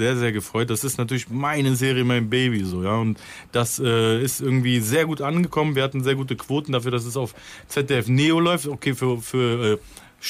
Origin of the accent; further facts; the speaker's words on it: Cologne, North Rhine-Westphalia, Germany; weil es halt in Köln ist und meine Heimatstadt ist.